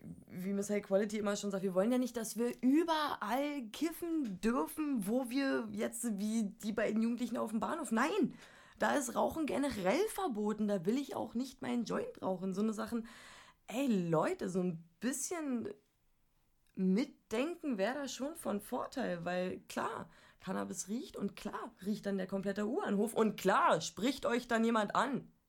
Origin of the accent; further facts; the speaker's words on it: Berlin, Germany; born there; ich bin wirklich froh, in Berlin auch geboren worden zu sein